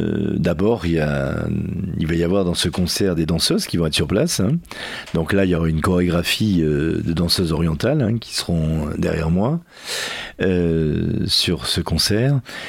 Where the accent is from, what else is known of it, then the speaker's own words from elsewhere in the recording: Italy; En tant qu'Italien, on peut pas être autrement